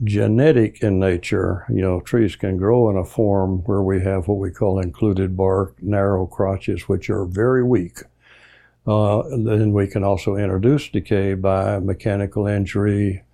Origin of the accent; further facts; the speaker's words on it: Tallahassee, Florida, United States; I grew up in Tallahassee back in the 40s. I'm a little older than you, and we've always really loved the trees here.